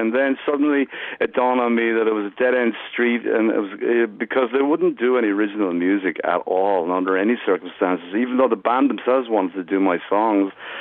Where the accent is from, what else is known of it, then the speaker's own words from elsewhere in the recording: Ireland; now in New York, United States; I went there when I was 21, you know, so it's, you know, really, you know, I'm two thirds American, I suppose, but the truth is I'm completely Irish, you know, and I've never really felt that way, but I feel comfortable in both places now.